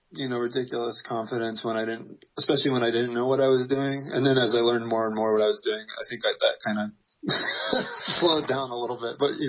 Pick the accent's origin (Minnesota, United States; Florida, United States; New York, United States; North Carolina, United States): Florida, United States; Fort Lauderdale; I was growing up in Fort Lauderdale.